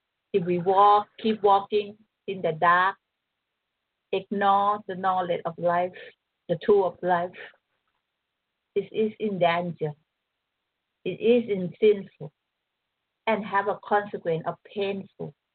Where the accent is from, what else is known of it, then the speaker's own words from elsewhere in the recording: Thailand; English is a second language; Let me speak in Thai a little bit because I'm from Thailand. I speak two languages.